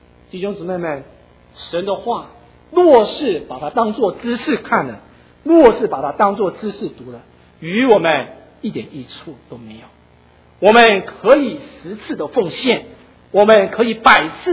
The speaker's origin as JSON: {"language": "Chinese", "country": "Taiwan", "said": "我从台湾来的可能没有坐过"}